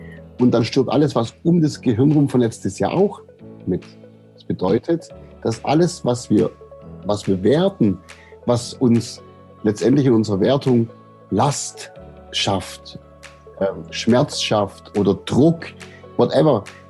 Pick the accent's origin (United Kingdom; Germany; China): Germany; Aidlingen, Baden-Württemberg; Also, aufgewachsen bin ich im Landkreis Böbling da gibt es so eine Gegend, die heißt Heckengäu und das ist die Perle des Heckengäus, wie die Ortschaft sich selber nennt und das ist der Ort Eidlingen. Da bin ich groß geworden